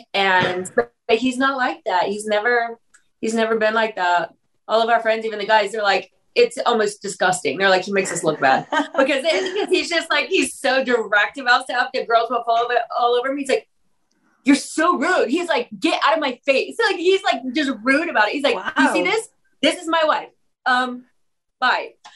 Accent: Indiana, United States; Like, I'm from Indiana, tiny little farm town

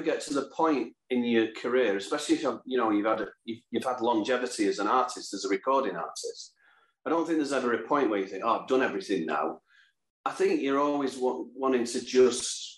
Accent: Salford, North West England, United Kingdom; because I'm from Salford.

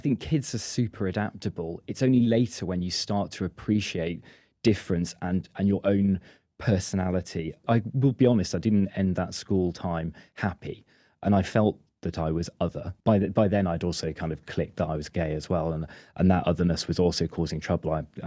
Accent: Chepstow, Wales, United Kingdom; But I grew up in South Wales in Chepstow, not in any way from a moneyed family

